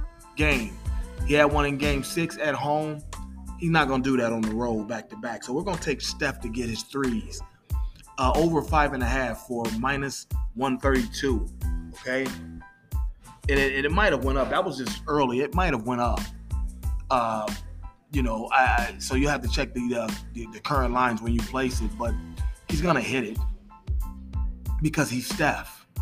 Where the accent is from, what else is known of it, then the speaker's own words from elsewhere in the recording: Cincinnati, Ohio, United States; got my hometown, the Republic of Cincinnati Redlegs